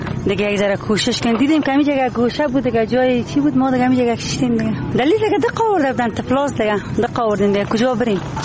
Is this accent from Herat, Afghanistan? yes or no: no; Kabul, Afghanistan; ما خودم از کابل آمدیم